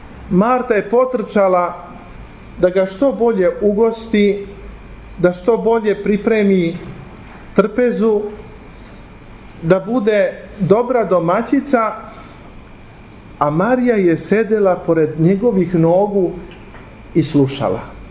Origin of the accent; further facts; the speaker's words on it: Belgrade, City of Belgrade, Serbia; vama se zahvaljujem što ste me pozvali u moj rodni grad. Moram priznati da dugo nisam bio u Beogradu